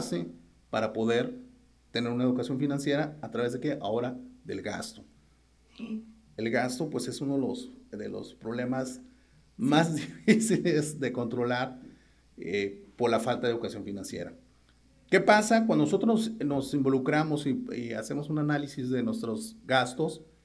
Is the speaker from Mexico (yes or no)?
yes; Mexico; la educación financiera es algo que está muy escaso en nuestra cultura y sobre todo como mexicanos